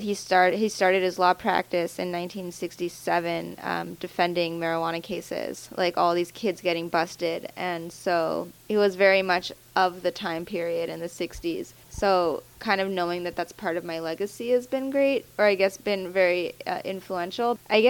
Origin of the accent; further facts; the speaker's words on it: Los Angeles, California, United States; You know, I'm from California. I'm from LA. I'm from California.